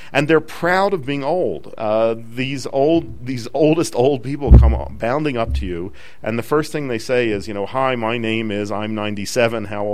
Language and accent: English; United States; I have to say that coming there as an American, what most impressed me